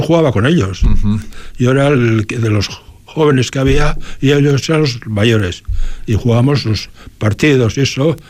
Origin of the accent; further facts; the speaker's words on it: Guernica, Basque Country, Spain; Porque soy de Guernica y al final tira.